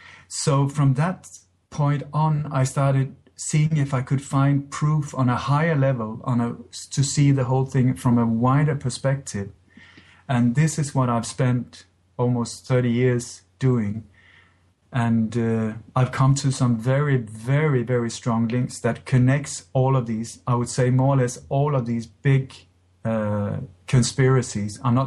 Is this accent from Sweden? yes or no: yes; Sweden; English is a second language; also born or lived in Denmark; I grew up in Sweden. I was born in Denmark, but grew up in Sweden.